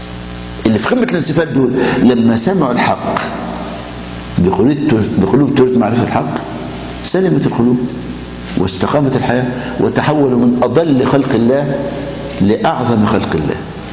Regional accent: Egypt; يعني عندنا في مصر الأزهر على سبيل المثال

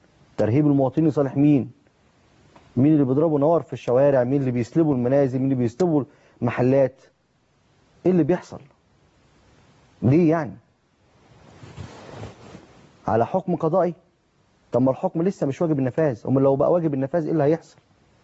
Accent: Egypt

